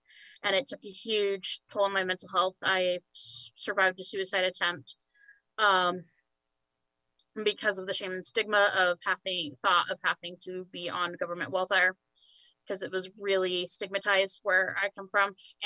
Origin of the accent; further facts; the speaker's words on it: Utah, United States; I'm from Utah. It's historically like Shoshone and Ute and Paiute land.